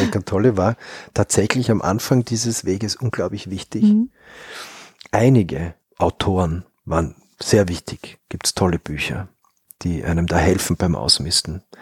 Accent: Vienna, Austria; Ich bin ein Österreicher, ganz und gar. Ich bin ein Wiener. Ich bin ein europäischer Wiener

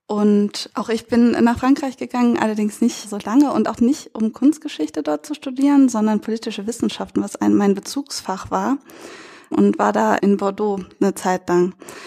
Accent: North Rhine-Westphalia, Germany; Ich komme ja aus dem Rheinland, also genau dem Niederrhein

